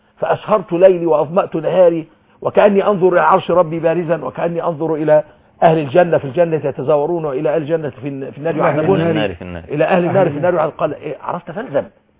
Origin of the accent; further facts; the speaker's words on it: Egypt; أنا مواطن مصري أحافظ على الوقت وما إلى ذلك. فأنا رجل مسلم، أنا رجل مسلم.